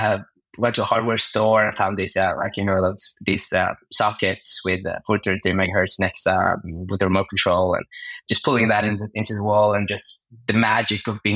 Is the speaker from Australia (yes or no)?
no; Norway; I come from Norway. It's you may have heard of it. It's a small country in Northern Europe. It's cold, lots of fjords and mountains.